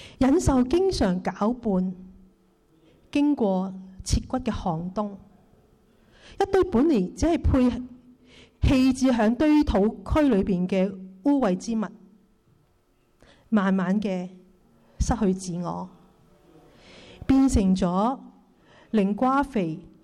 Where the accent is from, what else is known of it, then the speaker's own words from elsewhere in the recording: Hong Kong; 那我們香港人算不算是難民呢？